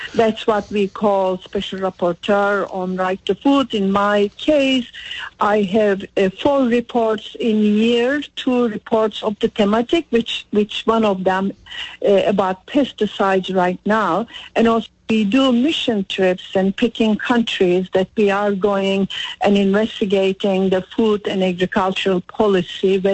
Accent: Turkey; English is a second language; now in United States; And I am from Turkey originally, but I live in the United States, and I have two citizenships, actually.

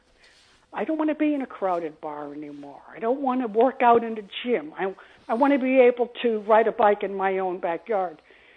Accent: Boston, Massachusetts, United States; now in Connecticut, United States; after growing up in Boston and being used to living in a college town my whole life

